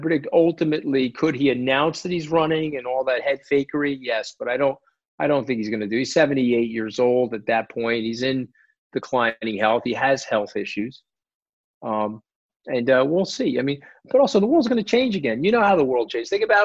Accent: New York, United States; And I'm a New Yorker.

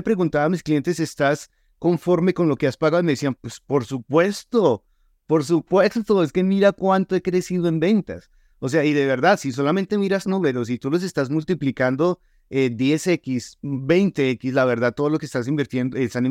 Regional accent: Colombia; ellos ya están muy difícil en mi país, en Colombia

